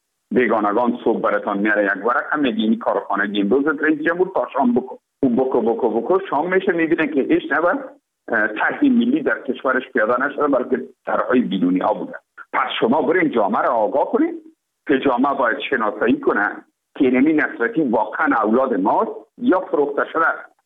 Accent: Afghanistan; تماما ما افغان هستیم

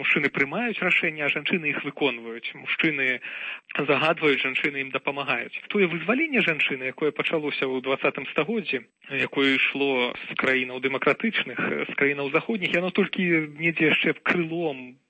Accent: Belarus; мы, белорусы, все выхованы на российской поэзии.

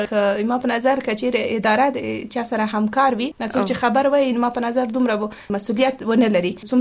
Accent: Paktia, Afghanistan; زه د پکتیا ولایت اوسیدونکی یم،

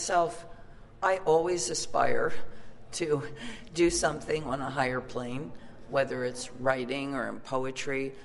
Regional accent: New Jersey, United States; also born or lived in New York; I'm not from New York. I was from a rural town in South Jersey. I came to New York. I flourished in New York and started my band there and CBGBs

